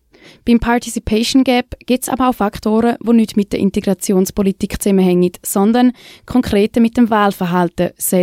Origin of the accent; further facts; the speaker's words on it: Switzerland; Auch als Schweizerin ist das manchmal schwierig zu verstehen.